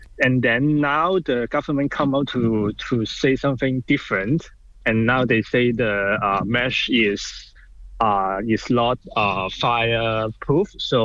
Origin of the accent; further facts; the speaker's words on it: Tai Po, New Territories, Hong Kong; English is a second language; now in Renfrewshire, United Kingdom; Because I grew up in Tai Po and also live in Renfrewshire for more than 30 years, I have many classmates and also friends.